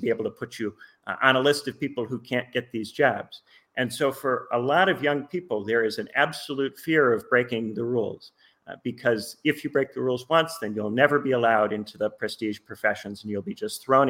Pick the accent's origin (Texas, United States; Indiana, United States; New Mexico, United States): Indiana, United States; My home state of Indiana, there's plenty of that.